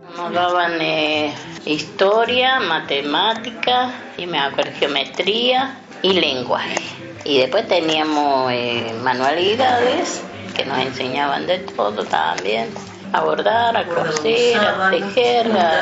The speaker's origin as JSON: {"language": "Spanish", "town": "Pasinche", "region": "La Rioja", "country": "Argentina", "tie": "born or raised there", "said": "mi pueblo era muy, muy chiquito, Pasinche, provincia de La Rioja. Está el límite de La Rioja, Catamarca"}